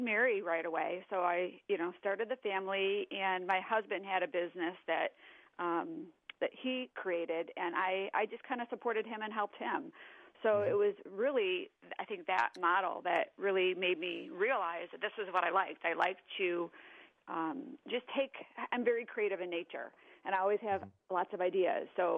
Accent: Illinois, United States; I grew up in a Chicagoland suburb in a home with a single mom

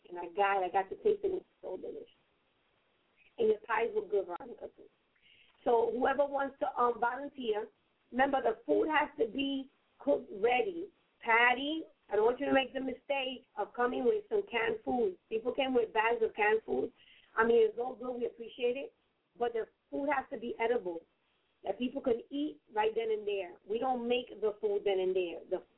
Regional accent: Philadelphia, Pennsylvania, United States; because I come from Philly all the way to New York, so that's nothing.

